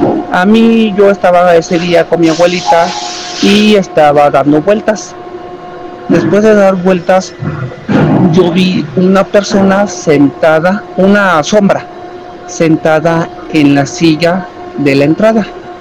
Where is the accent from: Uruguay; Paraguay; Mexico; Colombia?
Mexico; Tlalnepantla, State of Mexico; soy de Tlalnepantla, Ciudad de México.